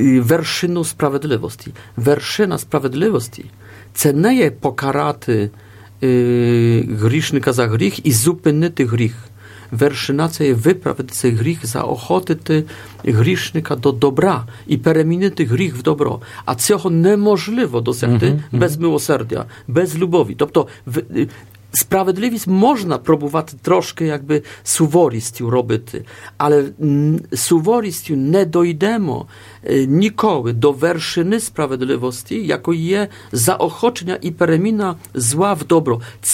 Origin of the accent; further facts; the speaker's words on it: Poznan, Greater Poland, Poland; в Познані, в моєму рідному місті